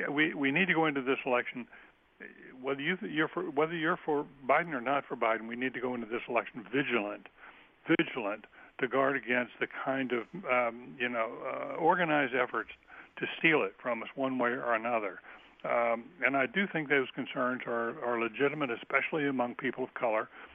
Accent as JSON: {"language": "English", "region": "the South", "country": "United States", "said": "there are a lot of states, especially southern states, I'm from the South, where suppression of voting remains a serious issue."}